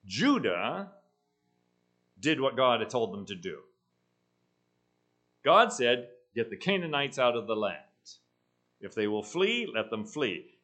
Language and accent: English; South Africa; It's apartheid much worse than the apartheid I grew up with in South Africa.